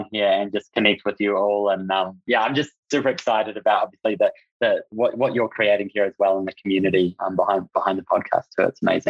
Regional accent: New Zealand; Well, I'm from New Zealand, but right now we don't have any New Zealand Kiwi clients on the program, but I don't spend a lot of time in New Zealand

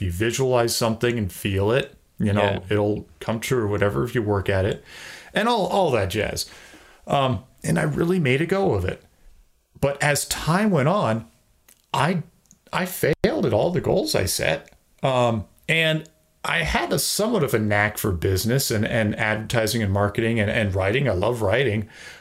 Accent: Massachusetts, United States; I grew up in Massachusetts, so I went to UMass Amherst, and I thought this is my chance to start over.

